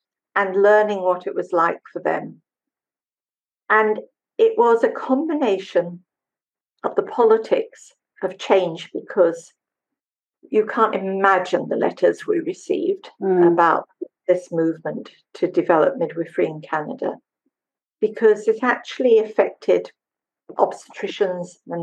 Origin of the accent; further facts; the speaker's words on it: England, United Kingdom; born there; When I came back to the United Kingdom, because I was born in England